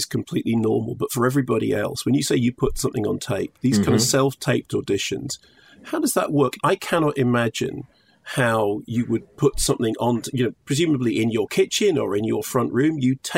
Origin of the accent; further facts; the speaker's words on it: Barnet, London, United Kingdom; But it was just like one of those things about growing up in Barnet was there's a line in The Lion, the Witch and the Wardrobe